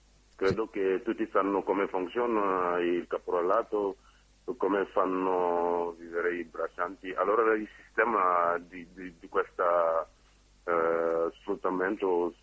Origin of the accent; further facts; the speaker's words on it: Senegal; now in Italy; sono senegalese